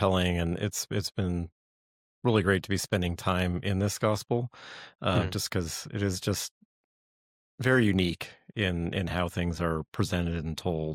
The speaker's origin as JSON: {"language": "English", "country": "Canada", "said": "I'm from Canada originally, so I will be cheering for my country of origin in that season."}